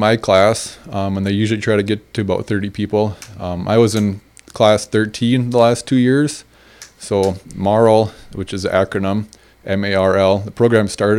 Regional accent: Dawson, Minnesota, United States; now in Montevideo, United States; So I grew up in the Dawson area. I live in Montevideo now, but still farm near Dawson.

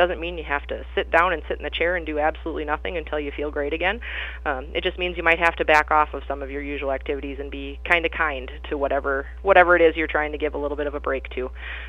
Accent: Montevideo, Minnesota, United States; I grew up here in Montevideo, so born and raised, familiar to the area

